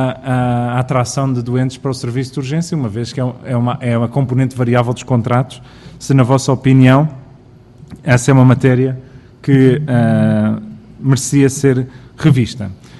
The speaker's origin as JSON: {"language": "Portuguese", "town": "Cascais", "region": "Lisbon", "country": "Portugal", "said": "nomeadamente em Cascais, de onde eu sou pessoalmente"}